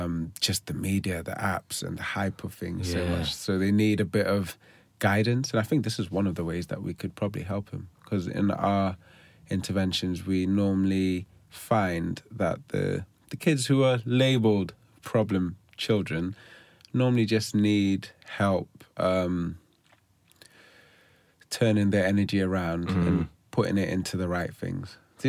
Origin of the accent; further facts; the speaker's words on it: Botswana; born there; I was born in a country called Botswana, just north of South Africa, sharing the border. But in Botswana, you can be born there and not be from there.